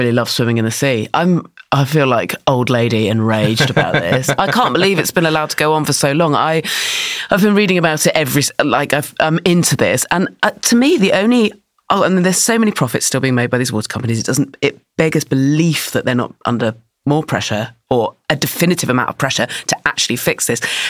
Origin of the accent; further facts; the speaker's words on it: South West England, United Kingdom; I'm from Dorset and all my friends who swam every day have had to stop because of how routinely they were ill.